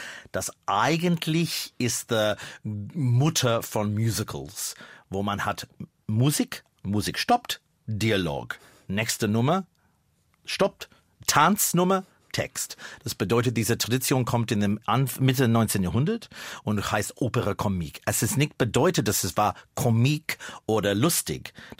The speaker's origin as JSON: {"language": "German", "country": "Australia", "tie": "born or raised there", "said": "Aber ich habe es viel getanzt in meiner Jugend in Australien zu"}